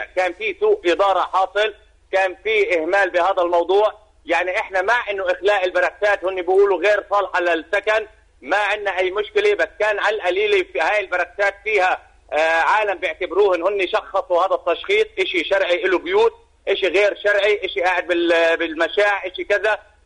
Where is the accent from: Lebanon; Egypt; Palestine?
Palestine; إحنا كحرار فلسطيني طرف إيجابي